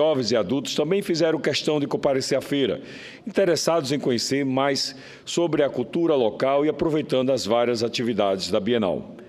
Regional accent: Itabaiana, Sergipe, Brazil; born there; na cidade em que nasci, em Itabaiana, no estado de Sergipe, conhecida legalmente como Capital Nacional do Caminhão

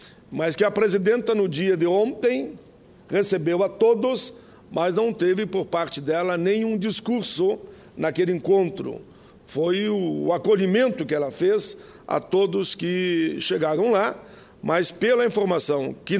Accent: South Region, Brazil; Eu sou do Sul, e aí abraça aquela música os três estados do Sul, né?

